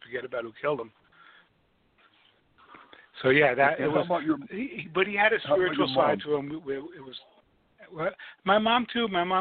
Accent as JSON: {"language": "English", "town": "Massapequa", "region": "New York", "country": "United States", "tie": "born or raised there", "also_born_or_lived": "Queens / Uniondale", "said": "I was born in Queens. I was raised first in Uniondale till I was 3. And then my parents moved us to Massapequa, which is out on the island, the eastern end of Nassau County, where I was raised and lived until I moved out."}